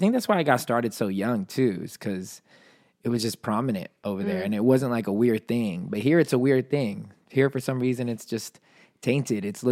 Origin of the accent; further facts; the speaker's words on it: Germany; I was born and raised in Germany